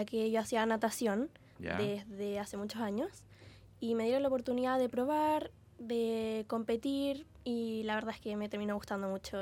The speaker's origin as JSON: {"language": "Spanish", "town": "Viña del Mar", "region": "Valparaíso", "country": "Chile", "said": "De Viña del Mar."}